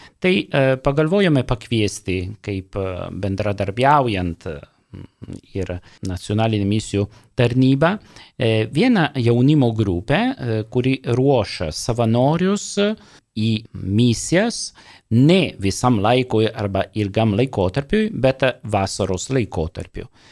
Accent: Italy; Lithuanian is a second language; now in Lithuania; aš italas, dirbu Lietuvoj, buvau siūstas kaip salezietis misionierium.

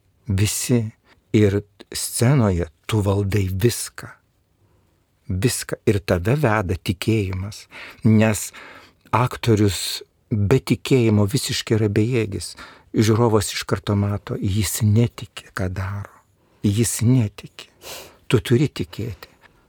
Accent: Vievis, Vilnius County, Lithuania; Aš užaugau Vievyje, tiesiai prieš bažnyčią.

